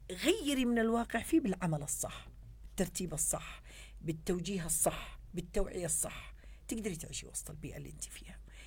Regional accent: Yemen; ليه ما كانتش الثقافة هذه عندنا في اليمن؟

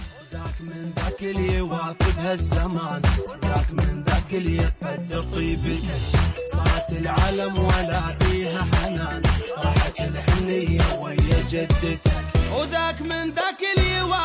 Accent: Yemen

